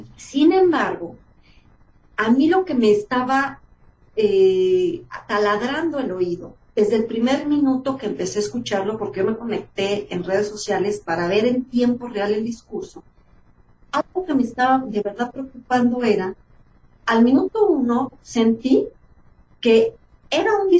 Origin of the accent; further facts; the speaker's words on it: Mexico; Aquí lo que me preocupa mucho a mí como mexicana, más allá de analista